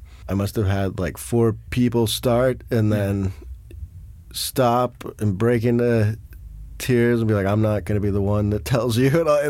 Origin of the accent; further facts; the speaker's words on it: Johannesburg, Gauteng, South Africa; born there; I was born in Johannesburg.